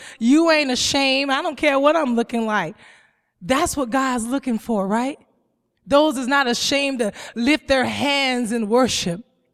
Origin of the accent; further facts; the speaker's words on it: Georgia, United States; You know, I came from Georgia, so my great-great-grandfather used to have pigs and cows and things of that nature.